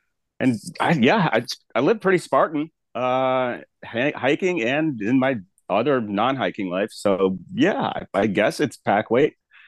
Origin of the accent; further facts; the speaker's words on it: Florida, United States; I grew up in South Florida, Southeast Florida. And honestly, I've always just been outside. I grew up 2 miles from the Atlantic Ocean.